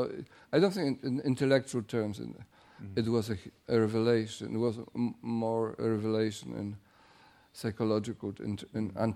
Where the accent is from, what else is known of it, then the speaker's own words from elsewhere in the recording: Paris, Île-de-France, France; now in United States; I came from Paris, which is very difficult for friendships.